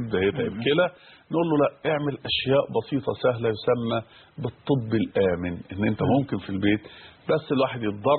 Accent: Egypt; عشان لما نرجع الى بلادنا مصر

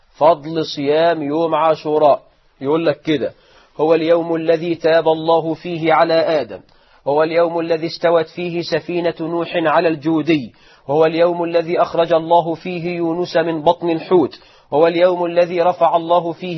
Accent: Egypt; احنا كمصريين بقى تبدو عقيدة الولاء والبراء فينا في صوم يوم عاشوراء.

